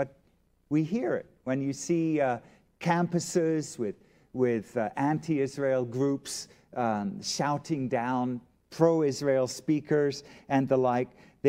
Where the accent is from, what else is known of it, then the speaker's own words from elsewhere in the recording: Canada; even, as a Canadian, I can say